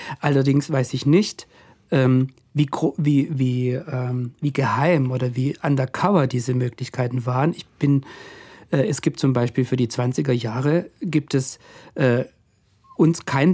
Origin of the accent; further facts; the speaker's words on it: Baden-Württemberg, Germany; born there; now in Berlin, Germany; ich bin geboren in Baden-Württemberg in einem kleinen Dorf bei Maulbronn und lebe aber seit langer Zeit in Berlin.